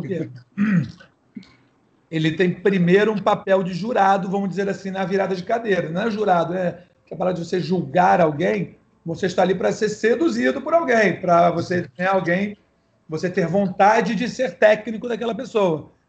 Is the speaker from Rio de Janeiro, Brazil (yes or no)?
yes; Niterói, Rio de Janeiro, Brazil; now in Rio de Janeiro, Brazil; E eu sou de Niterói, né? E quando eu vim morar no Rio, há uns 10 anos, falei, cara, 11 agora